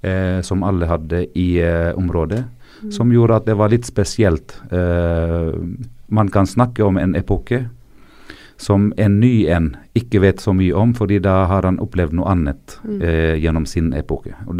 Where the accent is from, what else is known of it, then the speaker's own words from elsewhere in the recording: South Governorate, Lebanon; Norwegian is a second language; Men for meg som en libaneser så er det enklere å se på avstand